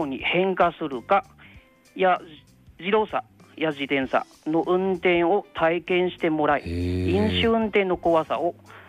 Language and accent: Japanese; Vietnam; Japanese is a second language; now in Japan; はい、ベトナム出身です。